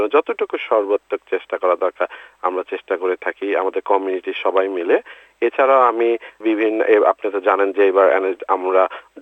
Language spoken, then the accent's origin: Bangla; Bangladesh; আমার জানা মতে জি, আমি প্রথম বাংলাদেশি এই অ্যাওয়ার্ডটা পেয়েছি।